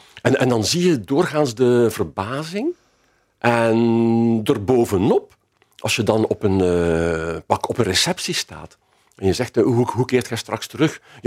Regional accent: Ghent, East Flanders, Belgium; ik ben geboren en getogen Gentenaar

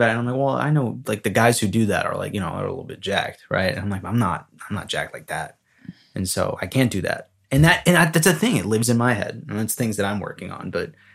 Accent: Louisiana, United States; dude, I'm Cajun!

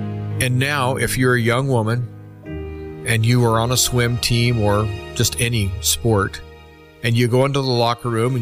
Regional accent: United States; And as an American, I had to speak out.

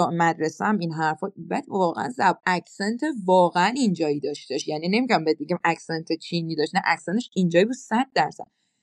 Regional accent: Iran; یکی از چیزهایی که مورد قضاوت در ایرانی ها قرار میگیریم لهجه ایرانیه

